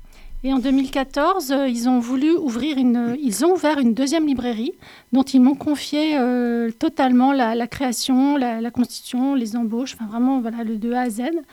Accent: Lyon, Auvergne-Rhône-Alpes, France; also born or lived in Paris / Niort; En fait, je suis lyonnaise au départ, donc j'étais plutôt une habituée des grandes villes. J'ai passé 30 ans à Lyon, 6 ans à Paris, 18 ans à Niort.

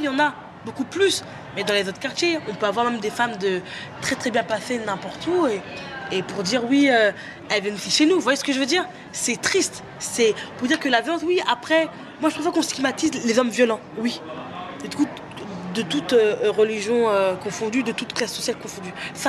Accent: Choisy-le-Roi, Île-de-France, France; moi, effectivement, je viens de Choisy-le-Roi, dans le Val-de-Marne, dans le 94

